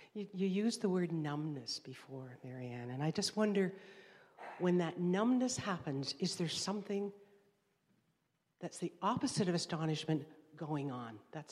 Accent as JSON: {"language": "English", "country": "Canada", "said": "I'm sorry, I'm from Canada, grade 13, and then adults, and then older adults."}